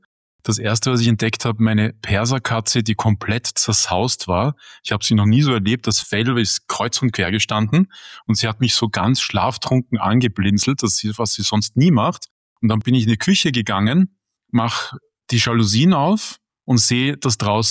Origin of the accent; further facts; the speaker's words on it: Vienna, Austria; born there; Ich bin in Wien geboren